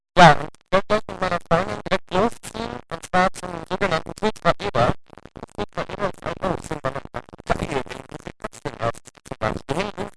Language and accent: German; North Rhine-Westphalia, Germany; Und Ruhr 2010 betrifft das Ruhrgebiet, die Kulturhauptstadt, meine Heimat.